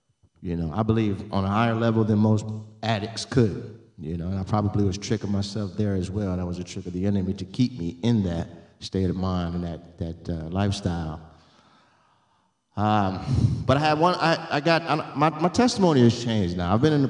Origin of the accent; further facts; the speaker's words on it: Aurora, Illinois, United States; Yes. I'm 40 years old. I'm from Aurora, Illinois, born and raised.